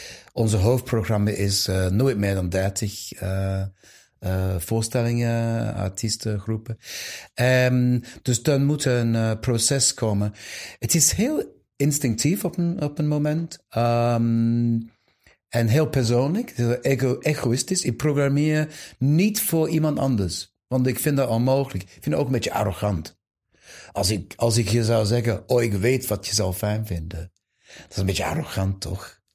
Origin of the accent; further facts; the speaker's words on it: United Kingdom; Dutch is a second language; Ik ben Brits.